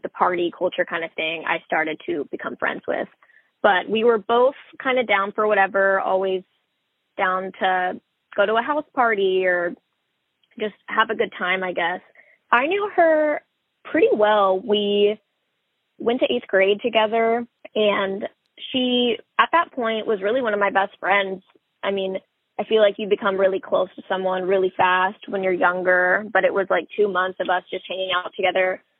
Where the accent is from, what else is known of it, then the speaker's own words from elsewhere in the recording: Rockwall, Texas, United States; I grew up in Rockwall, Texas. It's about 30 minutes east of Dallas.